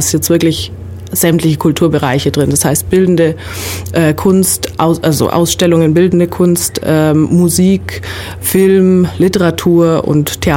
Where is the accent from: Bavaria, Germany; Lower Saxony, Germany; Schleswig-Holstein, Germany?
Bavaria, Germany; Nuremberg; born there; Nein, ich bin eigentlich gebürtige Nürnbergerin, ein Franke.